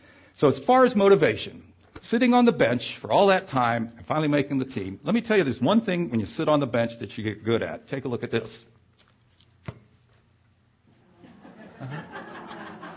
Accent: Virginia, United States; I grew up in Virginia.

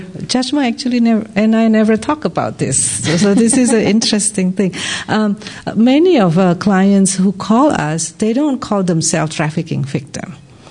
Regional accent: Indonesia; I am originally from Indonesia, and I'm trying to reach out to Indonesian community.

